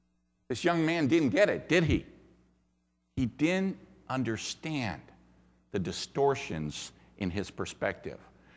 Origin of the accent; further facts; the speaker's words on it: Singapore; or since I was from Singapore, I'd like to say the Singaporeans, because they're polytheist as well.